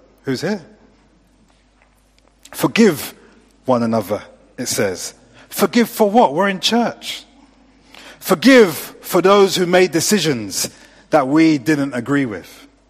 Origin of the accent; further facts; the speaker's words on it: London, United Kingdom; I'm a boy from South London.